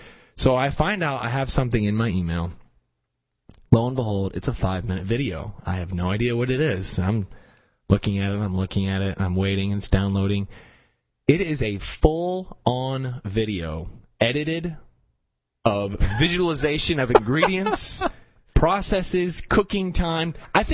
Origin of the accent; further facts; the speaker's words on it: the North, United States; Now, remember, I'm from the North. Okay. Since I moved to the South, I'm learning.